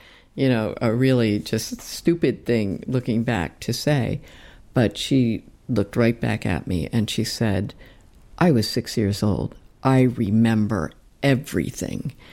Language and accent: English; New Jersey, United States; So growing up in New Jersey at that time and being so alien, I mean, literally, legally being, quote, aliens, my parents, you know, they were not citizens yet.